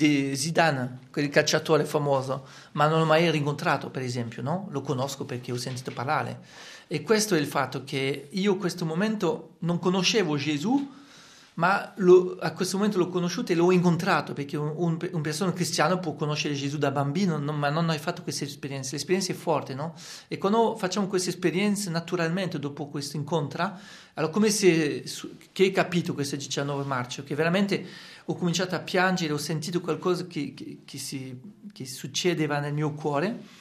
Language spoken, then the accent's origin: Italian; Nîmes, Occitania, France; io vivo a Nîmes, vengo da Nîmes, che non è vicino a Montpellier